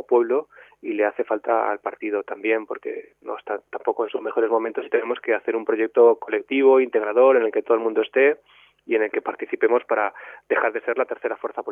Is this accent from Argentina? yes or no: no; Valencian Community, Spain; defender mi comarca, defender mi pueblo, desde luego, y defender mi provincia de Alicante